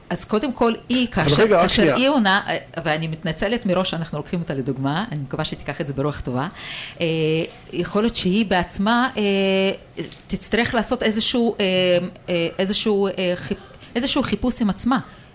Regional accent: Northern District, Israel; אני מגיעה מהצפון הפורח

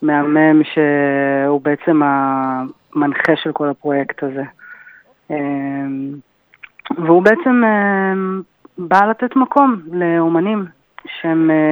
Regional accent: Tel Aviv, Tel Aviv District, Israel; אני מתל אביב, אני בת 32.

